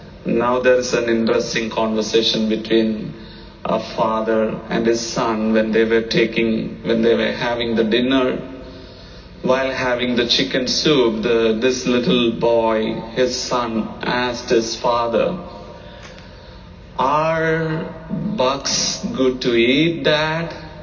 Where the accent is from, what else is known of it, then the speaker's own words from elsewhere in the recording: India; English is a second language; now in United States; So it's all because of my language issues. I'm from India